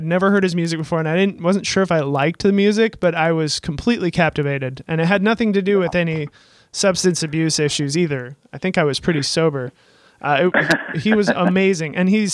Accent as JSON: {"language": "English", "town": "Seattle", "region": "Washington", "country": "United States", "tie": "born or raised there", "said": "I grew up in Seattle too, and I always remember going to Port Angeles and going to that tower right by the Red Lion, you know, in the bay of Port Angeles."}